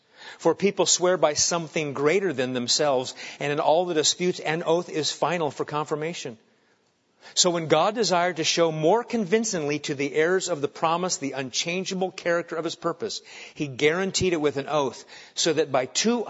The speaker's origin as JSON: {"language": "English", "region": "New England", "country": "United States", "said": "you know what we used to drink around the campfire? Moxie. Because I'm from New England."}